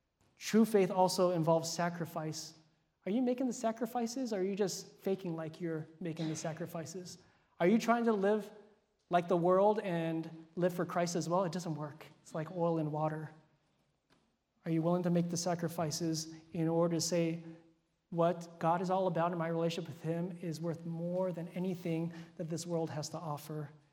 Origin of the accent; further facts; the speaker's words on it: Hawaii, United States; You guys know I'm from Hawaii, right? So we have a saying that the boy can leave the island, but the island is never going to leave the boy, right? I'm always going to be an islander deep down inside.